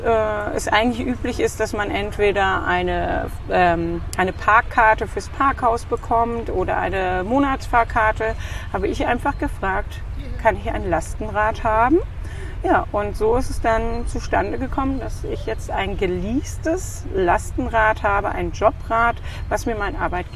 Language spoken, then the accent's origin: German; Frankfurt, Hesse, Germany; born there; dann war es Zeit, einfach zurückzukehren nach Hessen. Genau, wir sind geborene Frankfurter.